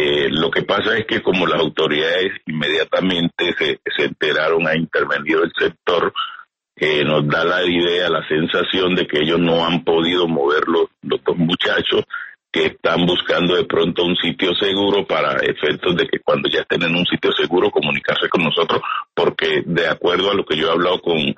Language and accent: Spanish; Chocó, Colombia; posteriormente pasé a Montería y hacía 6 meses más o menos estoy en la ciudad de Quibdó, porque nosotros somos del Chocó.